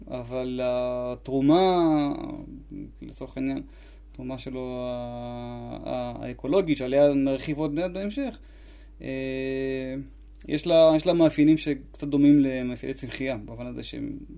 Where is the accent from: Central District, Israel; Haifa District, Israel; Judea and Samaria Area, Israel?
Central District, Israel; Hulda; במקור אני נולדתי בקיבוץ חולדה.